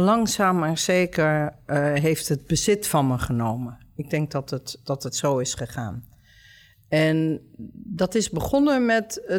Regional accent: Curaçao; Ik ben geboren en getogen op Curaçao. Daar liggen mijn roots. Daar heb ik ook nog altijd een sterke verbinding mee.

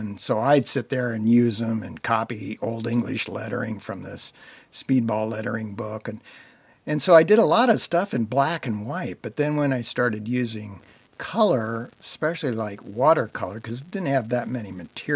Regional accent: West Lafayette, Indiana, United States; I'm from West Lafayette, Indiana

